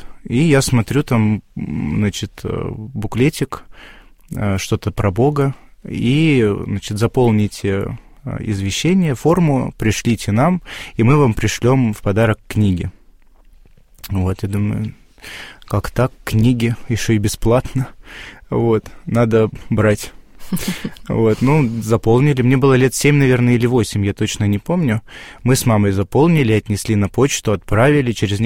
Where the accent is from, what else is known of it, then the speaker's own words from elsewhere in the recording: Almaty, Kazakhstan; born there; Я родился в Казахстане, в Алмате, в 90-м году, и годы были тогда очень тяжелые.